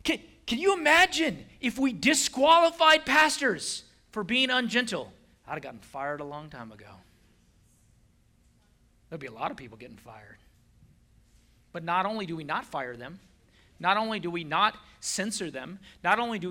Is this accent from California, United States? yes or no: yes; California, United States; Even though I'm from California, I may be that redheaded stepchild for y'all, but we're still related.